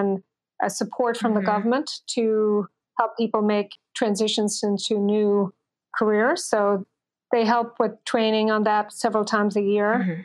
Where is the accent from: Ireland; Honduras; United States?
Ireland; moved away; And also, given that I'm from Ireland, I've always taken 3 weeks in the summer to go and back to visit home.